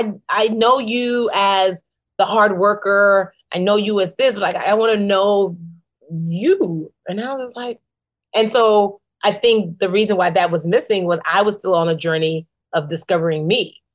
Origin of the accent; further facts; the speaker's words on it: Nigeria; Yeah, being Nigerian is amazing. Like it is, it helped me have the hustle that I needed.